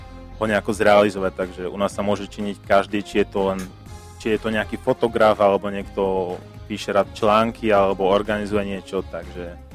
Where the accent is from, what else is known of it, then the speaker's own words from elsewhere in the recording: Košice, Košice Region, Slovakia; keďže ja som z Košíc